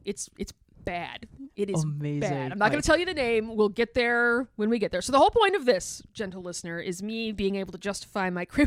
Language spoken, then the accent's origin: English; Chicago, Illinois, United States; accent: Midwest; I'm from Chicago and I have a horrible Midwest accent and cannot speak French.